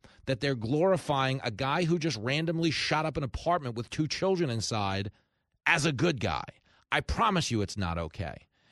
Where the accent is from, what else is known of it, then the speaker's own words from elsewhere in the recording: New York, United States; I know you grew up in Brooklyn. I grew up on Long Island. As New Yorkers, we're not generally given to stories about Boston athletes